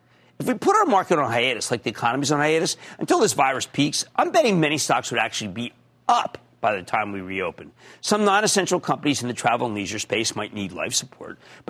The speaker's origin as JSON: {"language": "English", "region": "New Jersey", "country": "United States", "tie": "born or raised there", "said": "Can I go to Kathleen in my home state of New Jersey, please?"}